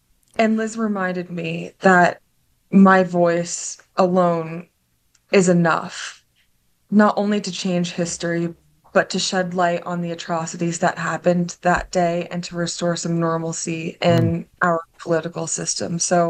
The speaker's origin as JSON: {"language": "English", "town": "Pennington", "region": "New Jersey", "country": "United States", "tie": "born or raised there", "said": "Well, I grew up right outside of Princeton in Pennington, New Jersey. I graduated from Hopewell Valley."}